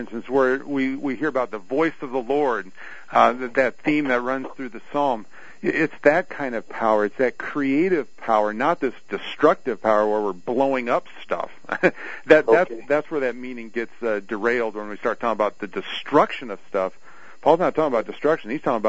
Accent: Seward, Nebraska, United States; Now, I'm from Seward, Nebraska, where we're the 4th of July city, and we love our fireworks

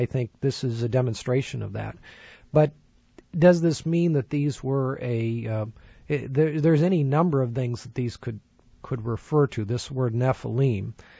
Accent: California, United States; Well, I'm from the Bay Area, so that helps us have a good baseball team out there.

